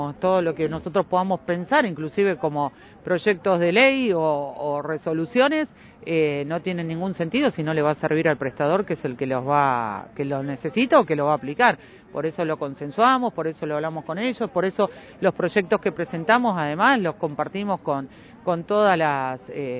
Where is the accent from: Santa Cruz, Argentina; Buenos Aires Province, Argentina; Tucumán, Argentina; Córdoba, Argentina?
Santa Cruz, Argentina; El Calafate; no por mí, que soy de Calafate, sino que somos muchos lo que hoy...